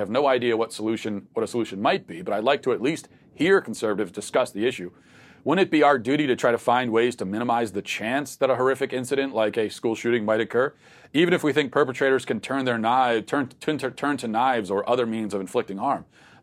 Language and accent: English; Hungary; English is a second language; moved away as an adult; now in United States; I'm from Hungary and moved here last July to join my husband, who's an American.